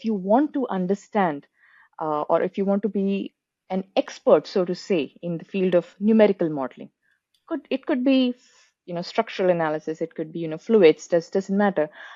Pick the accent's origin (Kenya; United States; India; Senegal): India; speaking again from the experience of being an Indian student, especially if you are if you're working hard to get into an institute like the Indian Institute of Technology